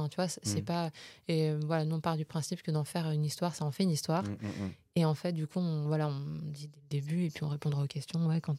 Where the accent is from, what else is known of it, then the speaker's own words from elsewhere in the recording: Nouvelle-Aquitaine, France; J'ai grandi en Charente-Maritime, etc.